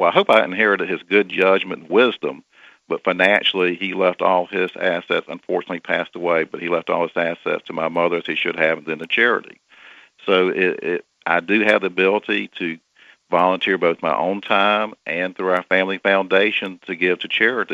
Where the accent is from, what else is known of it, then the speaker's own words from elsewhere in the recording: Fuquay Springs, North Carolina, United States; also born or lived in Raleigh; I grew up in North Carolina from the small town of Fuquay Springs, and later my family moved to Raleigh.